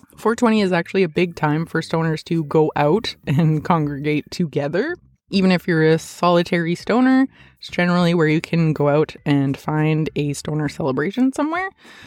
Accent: Edmonton, Alberta, Canada; my hometown of Edmonton

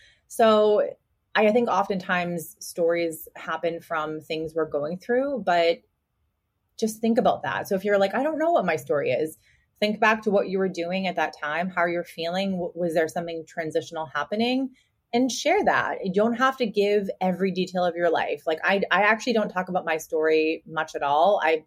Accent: Chicago, Illinois, United States; now in Arizona, United States; And I'm a Chicagoan living in Arizona.

